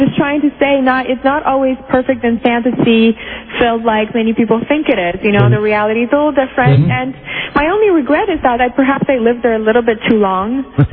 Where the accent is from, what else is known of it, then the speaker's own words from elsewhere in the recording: Canada; also born or lived in Poland; I'm Polish. I was born in Poland and I grew up in Canada.